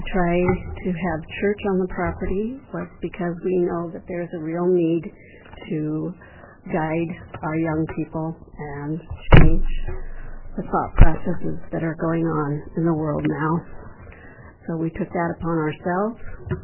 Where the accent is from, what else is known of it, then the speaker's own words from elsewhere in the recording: Wisconsin, United States; I'm originally from Wisconsin, and they have many revivals and many, many events that religion and music walk hand in hand.